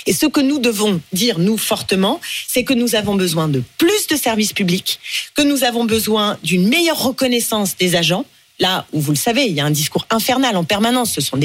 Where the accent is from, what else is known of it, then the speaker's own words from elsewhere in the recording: Île-de-France, France; moi je vois chez moi, en Seine-Saint-Denis